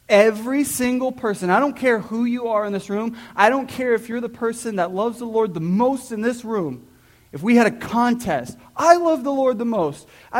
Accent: Fort Myers, Florida, United States; we grew up in Fort Myers, so we're in Florida, okay? We're in warm, sunny Florida.

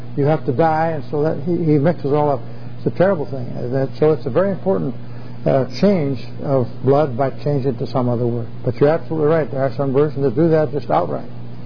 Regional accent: Ohio, United States; where I grew up in Ohio

